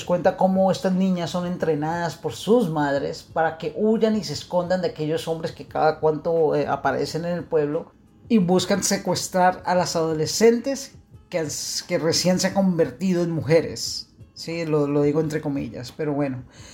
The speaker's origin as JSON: {"language": "Spanish", "country": "Colombia", "said": "Y pues como colombiano que vivió muchas vicisitudes con guerrillas y los narcos no lo viví tanto porque estaba fuera del país en esa época."}